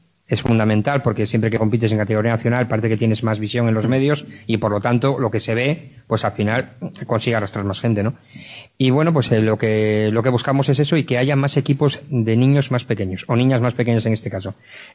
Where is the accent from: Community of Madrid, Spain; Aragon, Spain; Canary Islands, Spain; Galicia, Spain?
Community of Madrid, Spain; Madrid; aunque yo soy de Madrid.